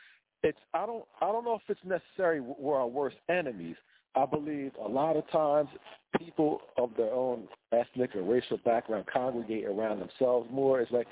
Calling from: New Jersey, United States; I'm calling from the South Jersey area.

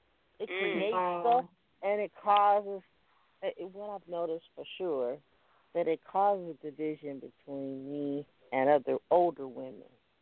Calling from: Los Angeles, California, United States; I'm calling from Los Angeles.

